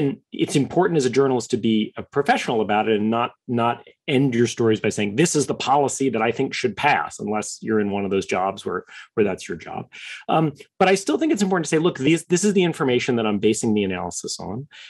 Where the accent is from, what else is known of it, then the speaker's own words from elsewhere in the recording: New York City, New York, United States; born there; I am a New Yorker by birth, third generation New Yorker. My grandmother and my dad were both born in New York as well. I lived in New York on 9/11.